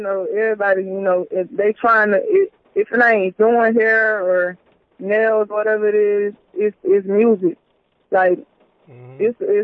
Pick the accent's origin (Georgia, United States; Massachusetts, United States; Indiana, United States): Georgia, United States; Statesville; I'm from Statesville, Georgia or whatever. I had moved to like 30 minutes away from Statesville or whatever, but I still, you know, do my thing around the area.